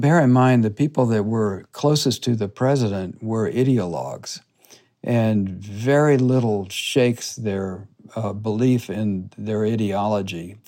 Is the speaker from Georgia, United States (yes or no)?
no; Texas, United States; which I can testify as a Texan is a rare act of clemency.